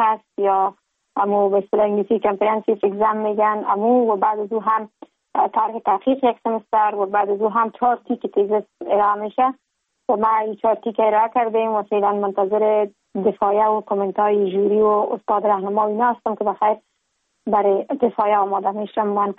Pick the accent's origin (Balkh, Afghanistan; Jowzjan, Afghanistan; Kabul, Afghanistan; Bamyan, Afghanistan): Kabul, Afghanistan; now in Ankara, Turkey; در شهر کابل متولد شدیم.